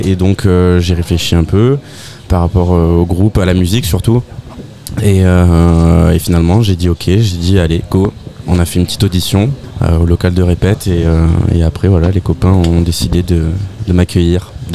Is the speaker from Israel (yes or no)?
no; south of France, France; accent: southern French; En plus on vient du même de la même région, on est sudiste à la base.